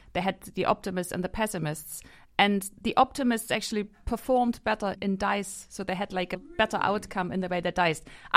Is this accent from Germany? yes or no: yes; East Germany, Germany; So I grew up in East Germany, and I lived next to a Russian barracks.